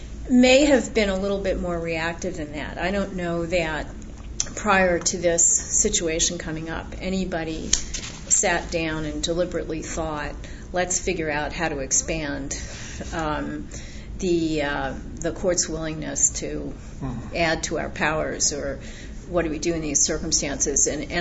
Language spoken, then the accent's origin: English; New York, United States; What happened was I'm from New York and had always wanted to return